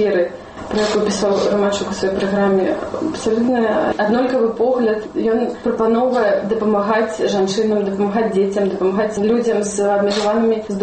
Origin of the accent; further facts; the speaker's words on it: Lahoysk, Minsk Region, Belarus; also born or lived in Yakutsk, Russia; на сьогоднішній момент 22 роки. Народився у Росії, але сім'я переїхала 14 років назад у Білорусь і зараз живе у Лохоську.